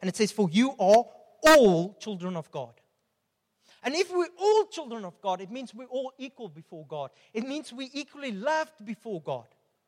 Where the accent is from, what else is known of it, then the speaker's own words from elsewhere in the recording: South Africa; Being Afrikaans will fade one day. Being male will fade one day. Being South African will fade one day.